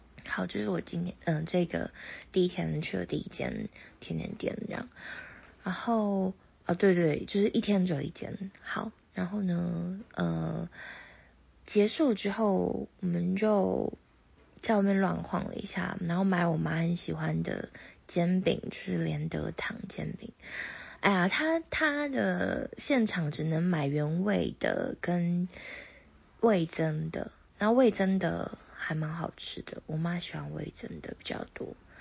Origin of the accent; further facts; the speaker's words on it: Pingtung County, Taiwan; 毕竟我是屏东的小孩